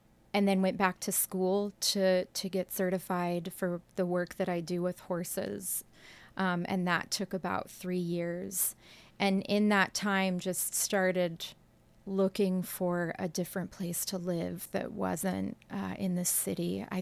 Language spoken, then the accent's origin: English; Portland, Oregon, United States; also born or lived in Turkey; so I had moved back to my hometown of Portland after living in Turkey